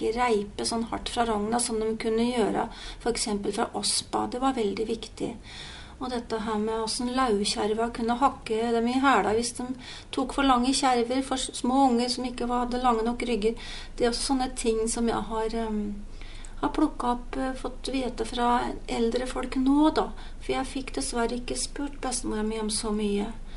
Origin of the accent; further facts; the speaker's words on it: Åsnes, Innlandet, Norway; Jeg vokste opp i Åsnes i Solør, da. Og der hadde vi jo både tatere og skogfinner. Men at min egen bestemor og hennes mann, og begge besteforeldrene mine på morsiden, var av skogfinsk slekt